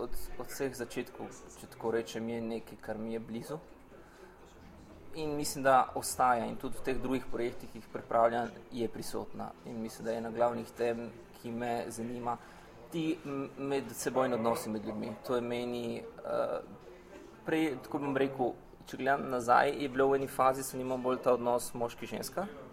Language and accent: Slovenian; Trieste, Friuli-Venezia Giulia, Italy; moved away as an adult; ker pač sem odraščal v Trstu, ker sem šele pa pri 20-ih prišel v Ljubljano študirati na GRFT, sem enostavno se vsak dan soočil z italijansko kulturo.